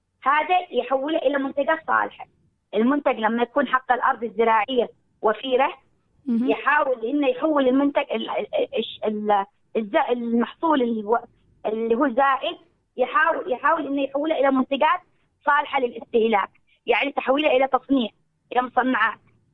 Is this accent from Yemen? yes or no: yes; Yemen; نحن نفتقر الصلصات هذه بالذات الطماط عندنا في اليمن متوفر الآن.